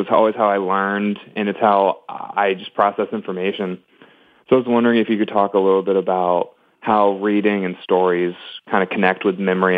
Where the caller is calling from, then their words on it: Cary, North Carolina, United States; Cary, North Carolina, right outside of Raleigh.